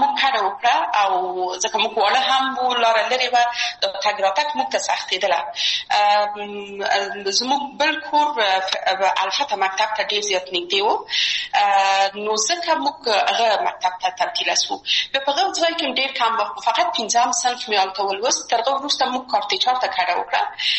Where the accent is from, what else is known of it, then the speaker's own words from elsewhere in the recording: Kabul, Afghanistan; زه اصلا د میدان وردګ ولایت یم او په کابل کې بیا زیږیدلې یم په کابل کې زیږیدلې یم په کابل کې لوی اسوم